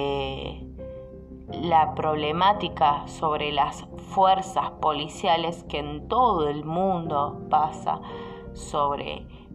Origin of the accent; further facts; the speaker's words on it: Argentina; no nos compete a nosotros como país, como argentinos.